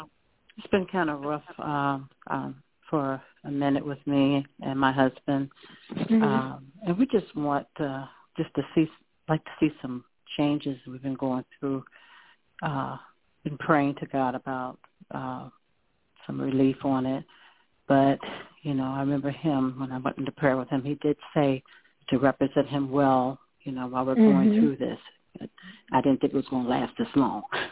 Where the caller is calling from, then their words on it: Augusta, Georgia, United States; I'm calling from Augusta, Georgia.